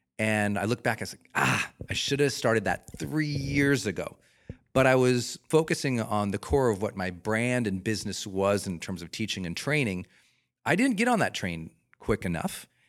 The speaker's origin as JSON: {"language": "English", "region": "Montana", "country": "United States", "said": "And I'm a Rocky Mountain kid. I'm from Montana, but, you know, the Rockies extend all the way up, as you know."}